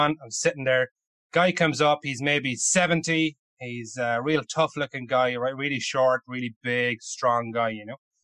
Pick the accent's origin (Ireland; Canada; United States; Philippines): Ireland; Now, I'm Irish, I don't want to offend anybody, and I don't really have an opinion